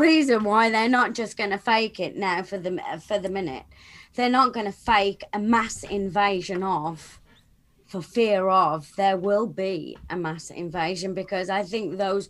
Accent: United Kingdom; I mean, I'm British, so I'm mentioning all these names because to me, I watch these names from the other side of the pond.

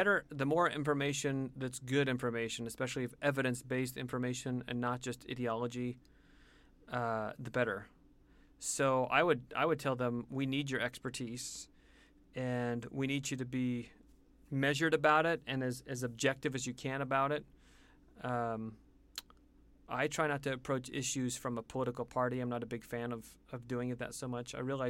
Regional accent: United States; I think it's one of the benefits of being an American living in the United States

